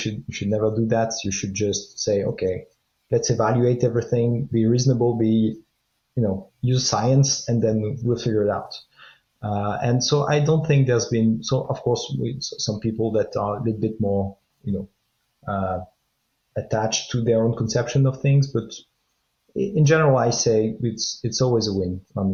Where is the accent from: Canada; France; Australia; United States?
France; English is a second language; I'm from France.